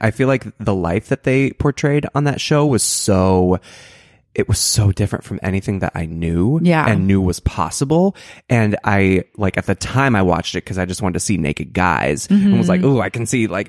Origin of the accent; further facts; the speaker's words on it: Oklahoma, United States; Because we were both about the same age growing up in Oklahoma.